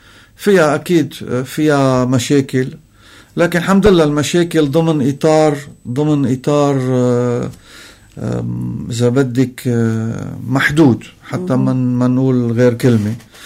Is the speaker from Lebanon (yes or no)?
yes; Lamtin, Mount Lebanon, Lebanon; وبتمنى على أبناء ضيعتي أنه يشجعونا ويشاركونا ويتواجدوا ليلة إعادة إطلاق المتحف معنا بساحة لمتين